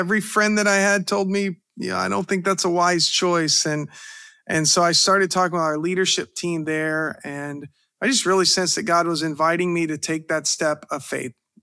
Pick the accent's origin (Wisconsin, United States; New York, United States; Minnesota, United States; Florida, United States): Florida, United States; Pensacola; I grew up in Pensacola, Florida with a dream really to become someone who was in sports medicine.